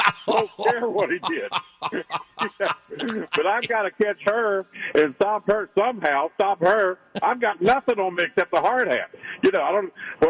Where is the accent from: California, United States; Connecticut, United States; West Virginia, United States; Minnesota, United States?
West Virginia, United States; I'm from West Virginia. Worked at a power plant.